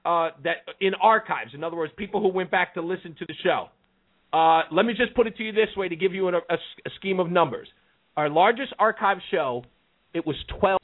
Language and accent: English; South Carolina, United States; I said, man, I'm from South Carolina, man.